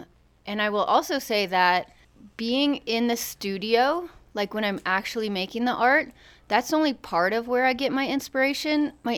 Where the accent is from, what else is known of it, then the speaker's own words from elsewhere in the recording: Kansas City, Missouri, United States; I'm from the Midwest, from a city called Kansas City, and it's very different than here.